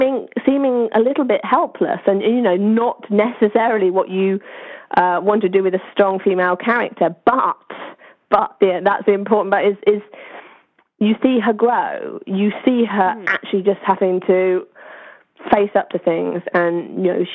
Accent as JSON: {"language": "English", "country": "United Kingdom", "said": "So being British certainly helped there."}